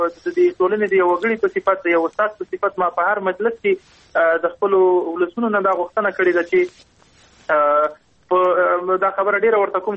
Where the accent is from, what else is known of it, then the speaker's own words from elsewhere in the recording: Nangarhar, Afghanistan; زه د ننګرهار د یو فرد په حیث باندې د خپل وګړو نه په دې برخه کې مننه کوم